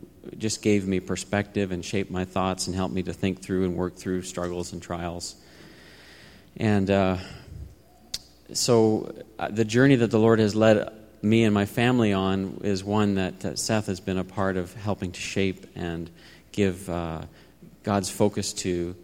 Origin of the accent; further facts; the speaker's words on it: Toronto, Ontario, Canada; shortly thereafter ended up in Toronto, Canada, where I grew up. I was born and raised in Canada